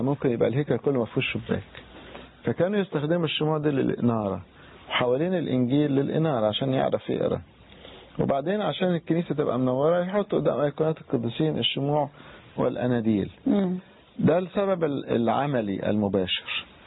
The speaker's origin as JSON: {"language": "Arabic", "region": "Upper Egypt", "country": "Egypt", "said": "يمكن أحيانا في بعض البلاد عندنا في الصعيد عايمة على كنوز من الآثار"}